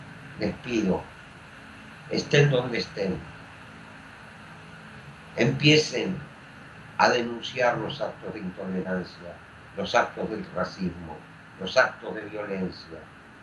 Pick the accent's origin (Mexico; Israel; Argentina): Israel; Soy israelí, orgulloso de un país que es un faro de libertad en una zona en que la libertad es un mito.